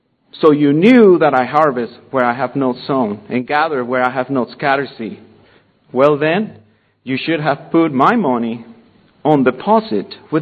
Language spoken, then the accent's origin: English; Venezuela; So growing up in Venezuela, I was in the fifth grade.